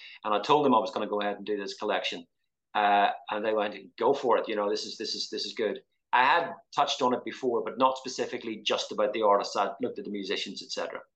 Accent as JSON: {"language": "English", "region": "Northern Ireland", "country": "United Kingdom", "moved": "as an adult", "said": "And when they heard my accent, they assumed that I must be, you know, a terrorist, because I came from Northern Ireland"}